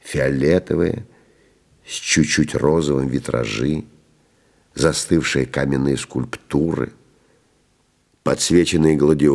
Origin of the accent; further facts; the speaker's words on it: Kyiv, Ukraine; я из Киева